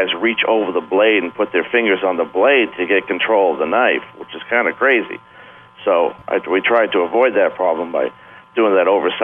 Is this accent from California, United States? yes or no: no; Cape Cod, Massachusetts, United States; Sure, yeah. I was brought up in Cape Cod and got a lot of blues down there.